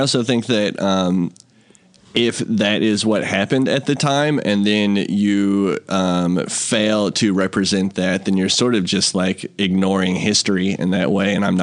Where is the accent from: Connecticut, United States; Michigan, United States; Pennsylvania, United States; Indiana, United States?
Indiana, United States; So I'm from Southern Indiana, and Kurt Vonnegut was a huge influence on me from a very young age.